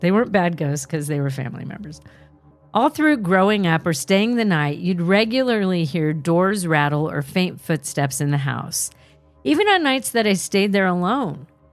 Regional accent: Ireland; I am Irish, and my family and I live in Ireland. The home that I grew up in had been in my family for a long time.

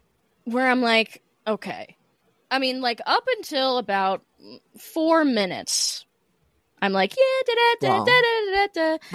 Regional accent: United States; I'm an American. So it's just like bullshit.

